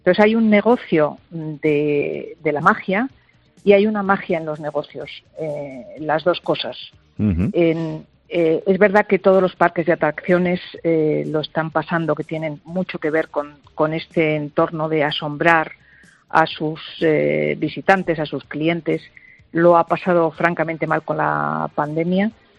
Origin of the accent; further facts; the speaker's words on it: Cizur, Navarre, Spain; Hoy estoy en Madrid, los veo aquí en la Castellana, pero cuando estaba en mi pueblo, que iban en tractor, en Cizur, en Pamplona